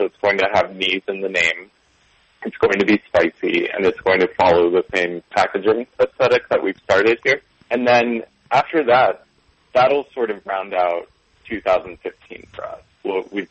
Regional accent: New Hampshire, United States; I'm from New Hampshire, so I've lived and breathed maple syrup all of my life.

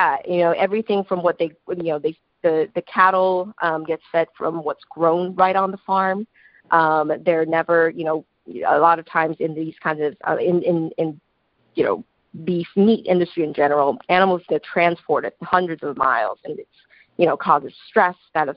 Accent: Kaohsiung, Taiwan; now in United States; I grew up actually in Taiwan at this city called Kaohsiung. So it's a harbor city.

